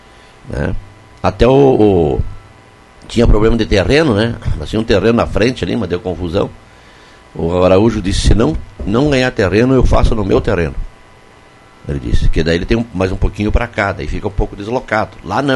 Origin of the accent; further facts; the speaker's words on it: Barracão, Rio Grande do Sul, Brazil; born there; na época quando eu nasci no Calipto, era Lagoa Vermelha. Hoje é Barracão.